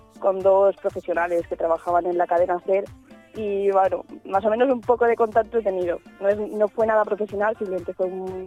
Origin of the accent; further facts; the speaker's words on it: Balearic Islands, Spain; now in Elche, Spain; bueno, vengo de Mallorca, estudiando aquí en Elche.